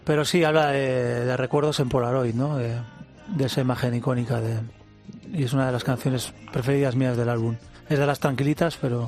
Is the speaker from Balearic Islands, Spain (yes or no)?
no; Reinosa, Cantabria, Spain; Yo vivo a caballo entre Cantabria, que soy de Cantabria, soy de Reynosa, un pueblecillo muy pequeño al sur de Cantabria, en la montaña, y Madrid, en Torrelodones.